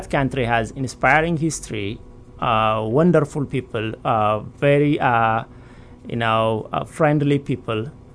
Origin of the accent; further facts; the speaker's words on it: Ethiopia; first language Amharic; English is a second language; My mother tongue, Amharic, mm-hmm. English, and I speak German, too.